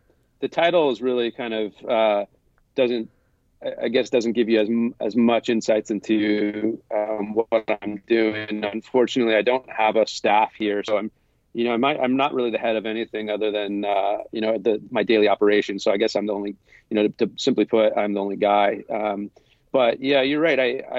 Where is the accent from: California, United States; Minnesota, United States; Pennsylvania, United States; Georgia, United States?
California, United States; I'm from California, so I grew up in California playing, what you might think is a traditional California based group of sports.